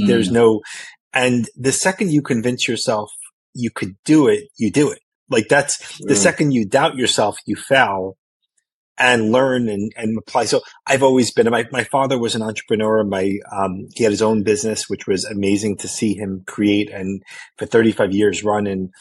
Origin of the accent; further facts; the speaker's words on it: Flushing, New York, United States; So I would say Flushing is where I was born and raised.